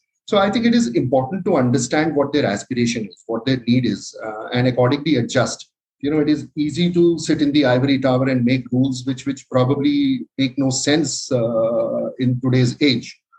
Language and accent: English; Delhi, India; I've been born and brought up in Delhi, did my MBA in the year 1999.